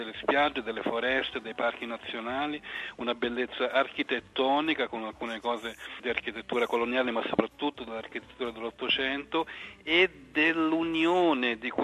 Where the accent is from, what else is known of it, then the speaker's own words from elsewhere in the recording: Rome, Lazio, Italy; born there; Io sono nato a Roma